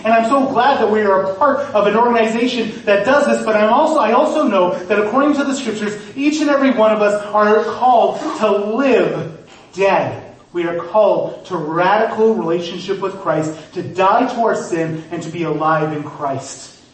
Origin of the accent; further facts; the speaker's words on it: North Dakota, United States; I was like from North Dakota, so I'm like, oh.